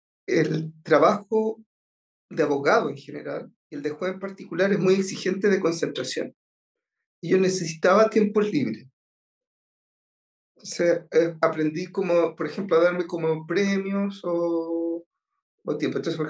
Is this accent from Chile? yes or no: yes; Antofagasta, Chile; born there; yo nací en Antofagasta. Viví harto tiempo en la provincia también, porque por mi trabajo me tocaba estar en distintos lugares, especialmente Puerto Cisne, Los Ángeles, también estuve en Copiapó